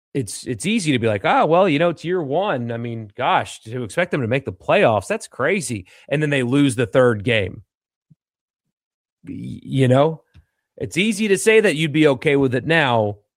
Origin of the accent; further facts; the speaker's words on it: South Carolina, United States; like where I grew up in South Carolina, one of the suburbs of Greenville built a small stadium for the USL soccer team there.